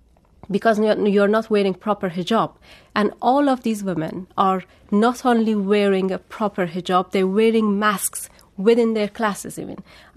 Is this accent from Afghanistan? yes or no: yes; Afghanistan; I lived in Afghanistan, and I am from Afghanistan.